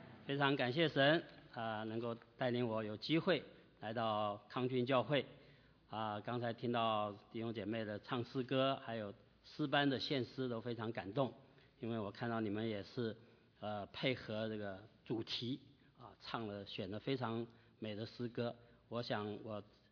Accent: Taiwan; moved away as an adult; also born or lived in Nanjing; now in United States; 我是出生在南京的啊，在两岁。啊，1949年到台湾去，在台湾长大啊，受教育啊，成长，然后到美国来。我40岁才到美国来留学

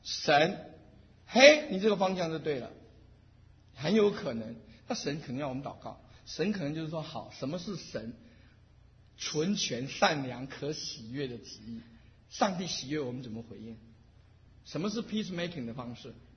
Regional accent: Taiwan; 我是从台湾来

